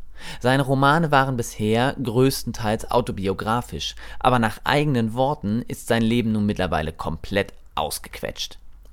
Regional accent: Berlin, Germany; So war es dann für mich als Berliner teilweise auch schon recht schwer, dem Seemannsgarn zu folgen.

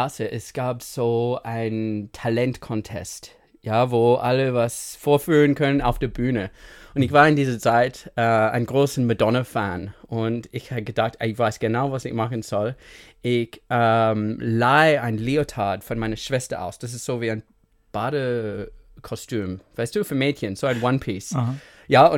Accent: New South Wales, Australia; German is a second language; now in Germany; Ich komme aus Australien, aus einer kleinen Stadt, kleine Bergregion, 2 Stunden von Sydney, the Blue Mountains. Und ja, ich bin eigentlich in the Bush aufgewachsen, mit viel Platz und Raum und viel Freilauf.

